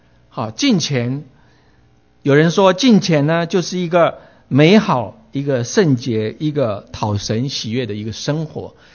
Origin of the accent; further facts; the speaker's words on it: China; 即使我们中国人在最近的这个前一个世纪，也不见得所有的世人都在讲利益啊。